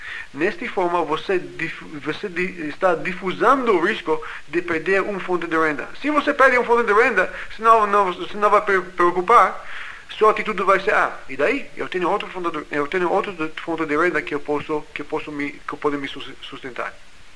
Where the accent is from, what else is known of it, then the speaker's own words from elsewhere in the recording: United States; Portuguese is a second language; now in Brazil; Eu sou americano, estou no Brasil há 4 anos.